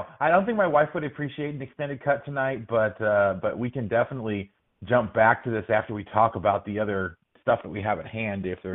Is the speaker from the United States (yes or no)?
yes; Maryland, United States; I didn't latch on immediately to the team because, you know, I came from Maryland. So I was a Maryland fan for a while